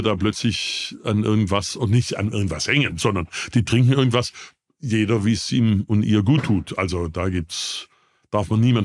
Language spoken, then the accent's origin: German; Baden-Württemberg, Germany; accent: Swabian; ich bin Schwabe, wie man ja verhohlen merkt.